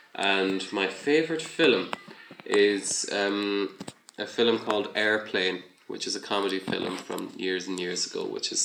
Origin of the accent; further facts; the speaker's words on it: County Mayo, Ireland; now in County Louth, Ireland; I'm from County Mayo, which is over the other side of the country. I've been living here since for the last 7 or 8 years, so I live in Louth now.